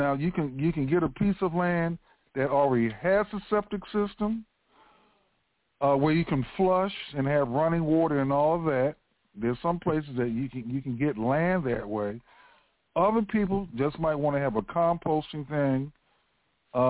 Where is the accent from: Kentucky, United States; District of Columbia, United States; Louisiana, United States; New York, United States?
District of Columbia, United States; Washington; I'm originally from Washington, D.C., and I still have a house in Washington, D.C.